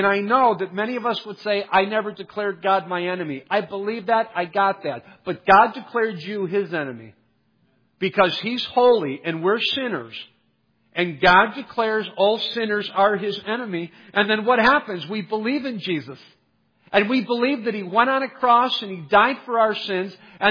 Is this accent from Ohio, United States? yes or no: yes; Cleveland, Ohio, United States; I'm from Cleveland, Ohio. Christmas week is normally shovel snow.